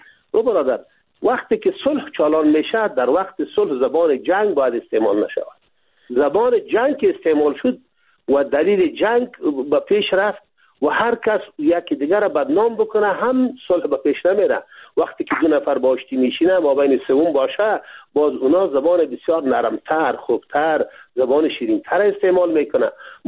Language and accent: Persian; Afghanistan; ما افغان هستیم، اینمی خط مشی ماست